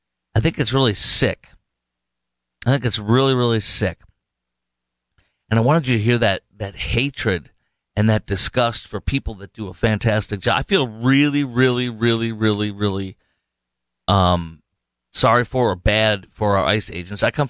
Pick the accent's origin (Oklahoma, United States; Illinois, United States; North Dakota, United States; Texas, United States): Illinois, United States; Chicago; It's in Chicago, which is my birthplace, my hometown.